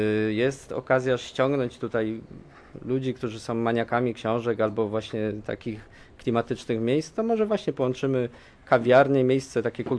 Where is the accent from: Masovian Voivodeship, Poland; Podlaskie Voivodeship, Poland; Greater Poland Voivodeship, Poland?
Greater Poland Voivodeship, Poland; ja się wychowałem w małym miasteczku